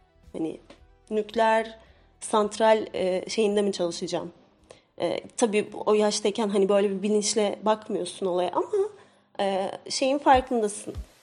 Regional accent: Malatya, Turkey; Ben de Malatyalıyım

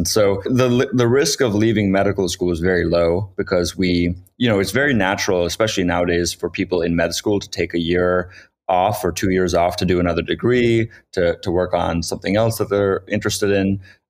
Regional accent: Cape Canaveral, Florida, United States; And then when we all moved to Florida, where I grew up in Cape Canaveral, which is where the space shuttles take off

